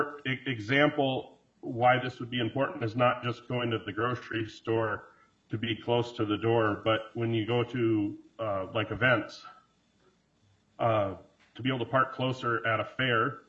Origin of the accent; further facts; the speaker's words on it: Miltona, Minnesota, United States; I'm 32 years old, and I have brain cancer. Mary said I'm from Miltona, rural Minnesota.